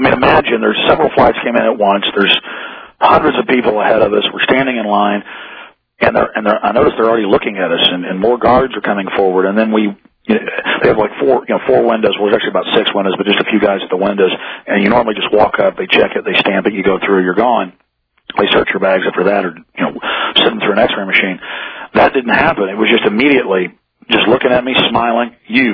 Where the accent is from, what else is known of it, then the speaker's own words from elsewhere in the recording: United States; No. I'm an American citizen. I have rights.